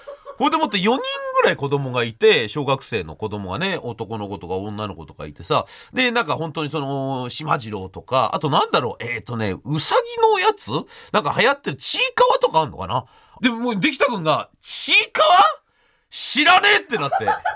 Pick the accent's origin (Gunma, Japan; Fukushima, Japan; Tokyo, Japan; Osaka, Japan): Gunma, Japan; 私ね、群馬出身なんで